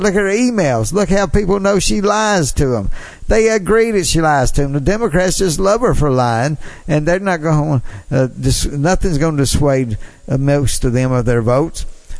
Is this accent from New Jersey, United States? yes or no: no; Tupelo, Mississippi, United States; I know in my hometown right now in Tupelo, Mississippi, we're having a lot of discussion now